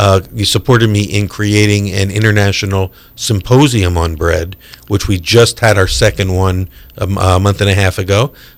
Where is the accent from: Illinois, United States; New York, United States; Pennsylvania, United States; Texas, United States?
Pennsylvania, United States; Philadelphia; now in Charlotte, United States; We're all from Philly originally, but her family moved there.